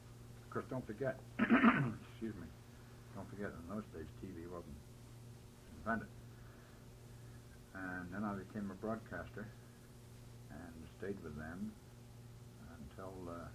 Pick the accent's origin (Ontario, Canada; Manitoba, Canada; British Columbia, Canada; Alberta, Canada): Alberta, Canada; Calgary; also born or lived in England; Well, I was born in 1904 in England, and came to Canada in 1912, and settled in Calgary.